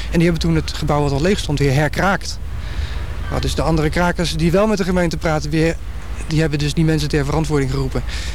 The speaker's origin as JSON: {"language": "Dutch", "town": "Amsterdam", "region": "North Holland", "country": "Netherlands", "said": "En ik kwam zelf uit de Staatsliedenbuurt."}